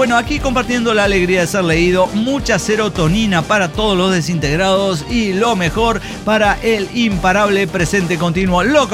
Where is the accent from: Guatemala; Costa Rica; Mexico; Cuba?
Guatemala; Y nosotros le decíamos, somos guatemaltecos de Guatemala.